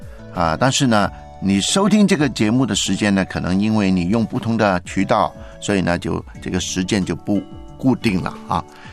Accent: Hong Kong; Chinese is a second language; 因为呢我们香港这个环境呢，一般来讲我们都是讲广东话的嘛

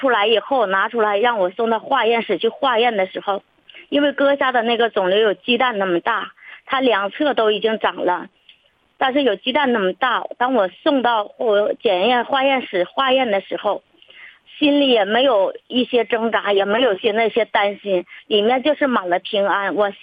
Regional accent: Hebei, China; 大家好，我是河北的

